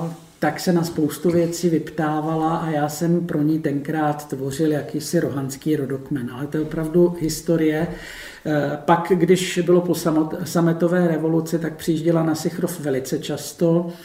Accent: Sichrov, Liberec Region, Czechia; když jsem mu říkal, že jsem ze Sichrova

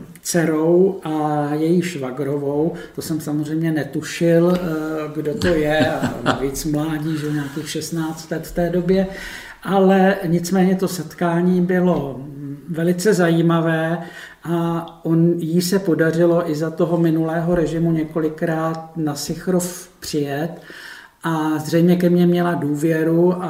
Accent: Sichrov, Liberec Region, Czechia; když jsem mu říkal, že jsem ze Sichrova

